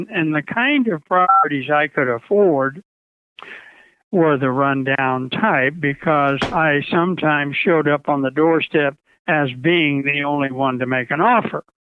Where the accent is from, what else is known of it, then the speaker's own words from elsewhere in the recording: Redding, California, United States; I was raised around Reading, but I left. That's how I ended up coming back after I spent time in the Army in lighting in Sacramento and then eventually working my way back. But I was raised in Reading.